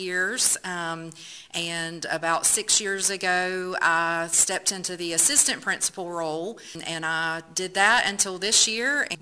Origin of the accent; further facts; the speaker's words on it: Westminster, South Carolina, United States; I'm originally from Westminster, South Carolina